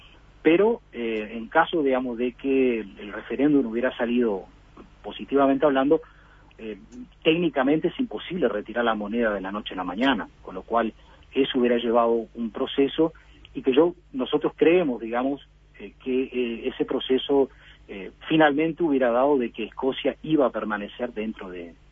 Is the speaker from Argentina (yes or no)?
no; Uruguay; now in United Kingdom; yo como uruguayo me sentí uno más, y de hecho me hicieron sentir uno más. Por supuesto que estaba totalmente habilitado para votar, por ser ciudadano británico también